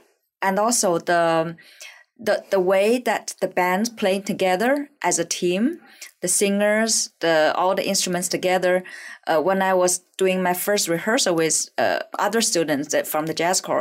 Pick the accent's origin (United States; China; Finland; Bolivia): China; Liaoning; English is a second language; now in Shanghai, China; So my mom came to visit me in Shanghai from my hometown, Liaoning.